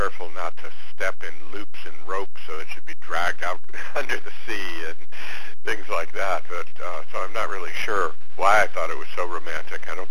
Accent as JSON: {"language": "English", "region": "New England", "country": "United States", "tie": "born or raised there", "said": "I grew up in New England"}